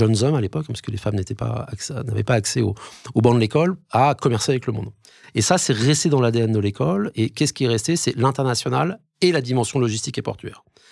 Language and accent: French; Normandy, France; Excusez-moi, je suis normand